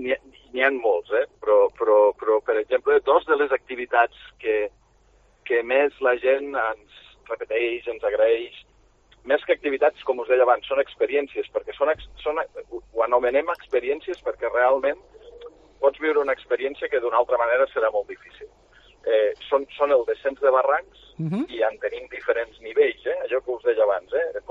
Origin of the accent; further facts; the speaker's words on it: Llavorsí, Catalonia, Spain; jo soc fill de Llavorsí i per tant, conec una mica.